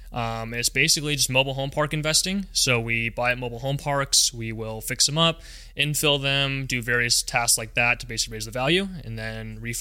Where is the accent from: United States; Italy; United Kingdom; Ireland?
United States; California; Yeah, so I grew up in Placid County my whole life, either Newcastle or Loomis, pretty much lived there my whole life.